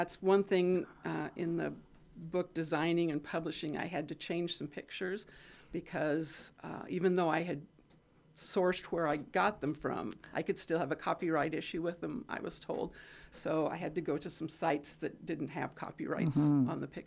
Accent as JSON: {"language": "English", "town": "Fremont", "region": "Nebraska", "country": "United States", "tie": "born or raised there", "said": "No, I grew up in Fremont, Nebraska."}